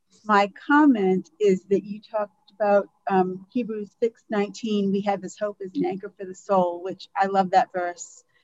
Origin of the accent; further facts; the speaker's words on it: Rhode Island, United States; but I come from Rhode Island. And our state flag has an anchor on it with some stars, and it says hope, and that's the state motto.